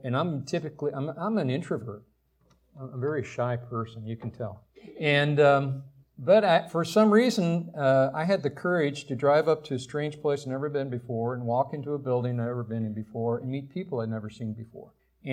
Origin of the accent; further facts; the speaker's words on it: Ravenna, Nebraska, United States; I'm originally from a small dirt farm, actually. I grew up in Nebraska, a little town, Ravana, Nebraska, about 1,300 people.